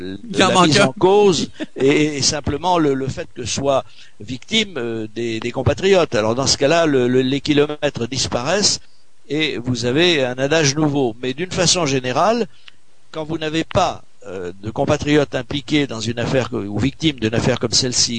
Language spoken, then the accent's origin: French; France; Donc, en tant que Français, évidemment, et en tant qu'être humain